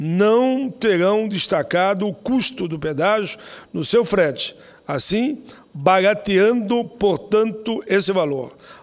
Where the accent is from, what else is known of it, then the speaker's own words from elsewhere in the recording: Rio Grande do Sul, Brazil; born there; na região onde eu nasci, que é na região da Serra, e ali onde liga Caxias a Farroupilha.